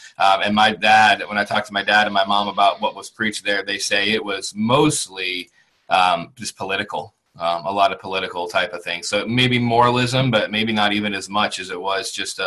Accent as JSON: {"language": "English", "region": "Ohio", "country": "United States", "tie": "born or raised there", "said": "Yeah, my I was born in Ohio. I grew up in a church there that did not preach the gospel."}